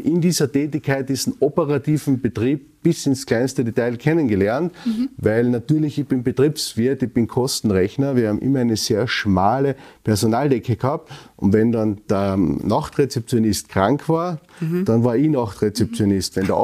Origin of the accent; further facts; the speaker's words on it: Carinthia, Austria; Das ist einfach als Kärntner für mich ganz wichtig und wesentlich.